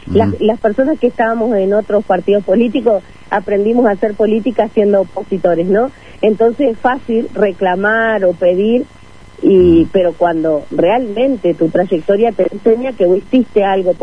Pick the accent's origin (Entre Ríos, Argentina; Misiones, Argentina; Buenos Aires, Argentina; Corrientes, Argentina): Entre Ríos, Argentina; Federal; yo soy de Federal, de un departamento del norte entrerriano, donde acá es común y nos conocemos todos.